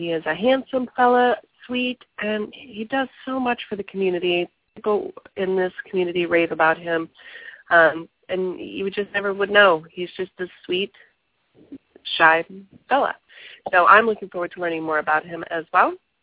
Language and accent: English; Miami, Florida, United States; And you would think I'm from Miami, and I have lived here for 20 winters, and I'm trying to move back home to where, you know, it's flip-flops all year round.